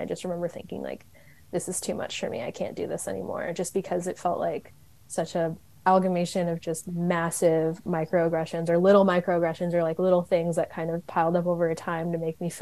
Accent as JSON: {"language": "English", "town": "San Clemente", "region": "California", "country": "United States", "tie": "born or raised there", "said": "For me, like, I already had a context of growing up in San Clemente and seeing a lot of people that didn't look like me in the water."}